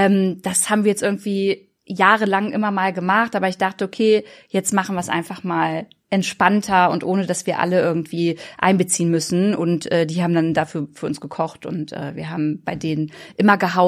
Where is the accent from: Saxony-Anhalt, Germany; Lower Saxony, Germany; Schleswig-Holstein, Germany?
Lower Saxony, Germany; Braunschweig; also erstmal bin ich ja hier in Braunschweig groß geworden und hier hat auch damals meine Karriere angefangen